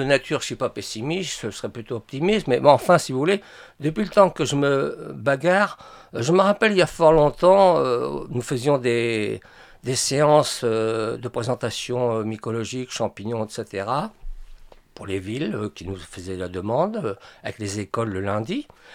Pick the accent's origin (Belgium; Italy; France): France; Sainte-Adresse, Normandy; je suis natif de Saint-Adresse